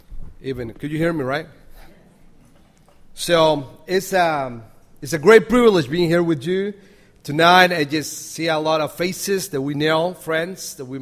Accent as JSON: {"language": "English", "country": "Costa Rica", "second_language": "English", "said": "I'm from Costa Rica. Maybe some of you know that. My wife, she's from Costa Rica."}